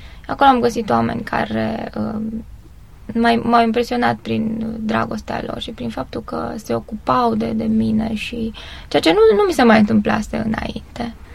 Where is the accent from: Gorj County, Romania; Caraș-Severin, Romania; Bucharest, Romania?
Caraș-Severin, Romania; Bocșa; born there; also born or lived in Reșița; nu eram în Bocșa unde m-am născut, ci în Reșița.